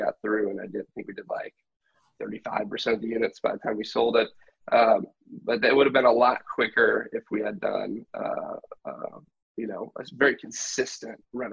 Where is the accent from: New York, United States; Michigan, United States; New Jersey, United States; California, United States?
Michigan, United States; now in Austin, United States; That's why I moved from Michigan, where I grew up, to Austin.